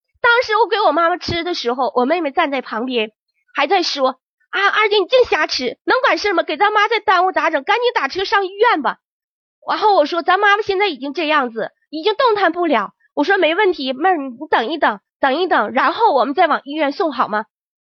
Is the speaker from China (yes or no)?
yes; Northeast China, China; 她坐在就是我们东北人讲叫炕上，坐在火炕上的时候